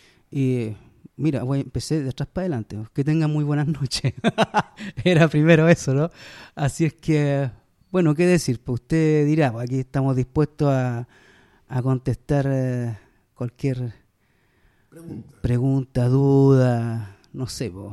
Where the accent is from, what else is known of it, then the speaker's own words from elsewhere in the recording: Valparaíso, Chile; Y más encima en el corazón de Valparaíso, mi tierra, si yo soy nacido y criado acá.